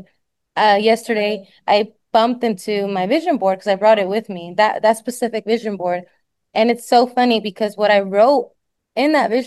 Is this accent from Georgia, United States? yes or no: no; Dallas, Texas, United States; I will never forget where I'm coming from.